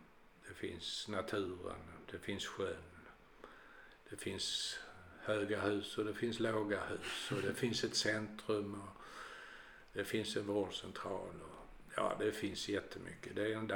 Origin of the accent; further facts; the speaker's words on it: Skåne, Sweden; now in Skogås, Sweden; Jag är uppvuxen i Skåne, men det hörs väl. Men jag har inte bott i Skåne sedan 1968. Så du förstår ni att jag är lite äldre också. Jag är 76 år.